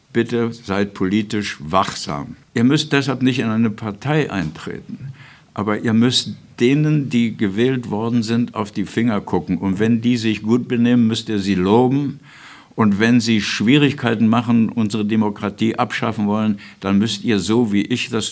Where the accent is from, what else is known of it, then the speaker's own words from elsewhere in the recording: Berlin, Germany; Ich bin Berliner, Jahrgang 1928.